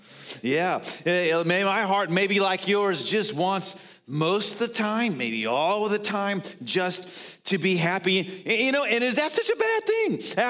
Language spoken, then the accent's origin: English; Dallas, Texas, United States; I was a kid growing up in Dallas. I was a Cowboys fan.